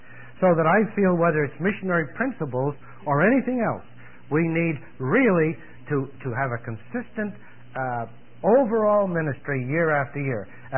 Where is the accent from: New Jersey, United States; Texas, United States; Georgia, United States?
New Jersey, United States; And we grew up in New Jersey because he went into New York Harbor every day in connection with his work with a large shipping company.